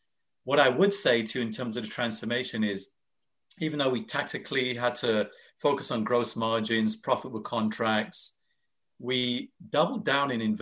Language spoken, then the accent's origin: English; United Kingdom; now in United States; So I'm born and raised in the UK, immigrated to the US in 1992. So there's a slight twang to my accent. This is why it confuses people. And I left the UK 31 years ago, but I'm from across the pond, so to speak, John.